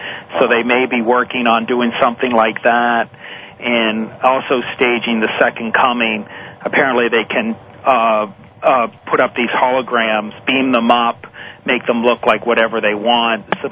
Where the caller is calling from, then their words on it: Florida, United States; I'm calling from Florida.